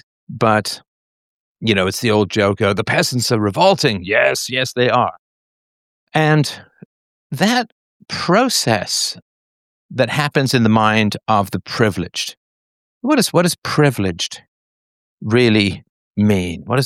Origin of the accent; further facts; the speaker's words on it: England, United Kingdom; Of course, I grew up in the Anglican Church in England.